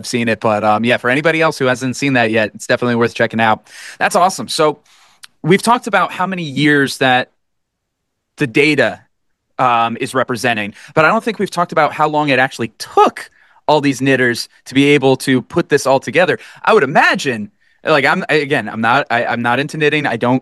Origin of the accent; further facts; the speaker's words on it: Poughkeepsie, New York, United States; I grew up in Poughkeepsie, but I went to Hyde Park schools.